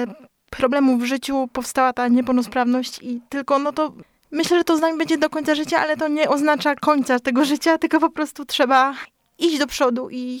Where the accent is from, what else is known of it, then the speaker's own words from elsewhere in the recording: Kalisz, Greater Poland Voivodeship, Poland; born there; Mam 34 lata. Urodziłam się tu w Kaliszu i tu też mieszkam do tej pory.